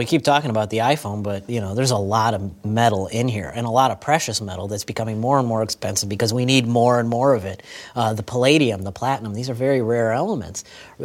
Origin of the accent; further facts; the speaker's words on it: United States; look, I'm an American. I'm a consumer.